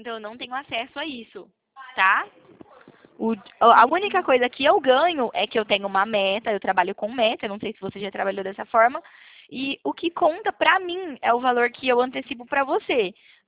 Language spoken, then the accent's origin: Portuguese; Bebedouro, São Paulo, Brazil; Eu sou do interior de São Paulo. Sou de Bebedouro